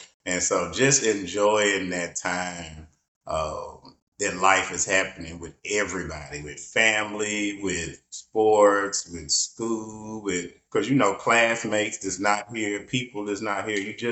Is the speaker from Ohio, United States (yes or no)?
no; Columbia, Tennessee, United States; also born or lived in Pulaski; They had me there in Pulaski. They got married, moved to Columbia, which is a neutral site. And we grew up here in Columbia.